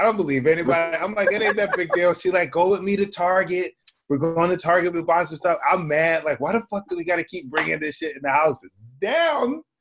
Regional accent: Philadelphia, Pennsylvania, United States; now in New York, United States; No, I'm from Philly. I should move back though, right?

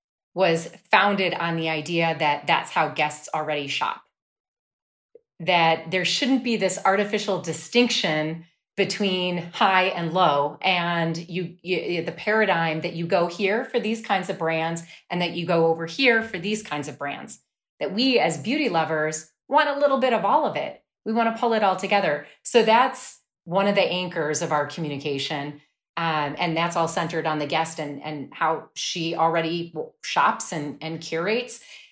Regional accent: Wisconsin, United States; I grew up in Wisconsin. I went to University of Wisconsin-Madison.

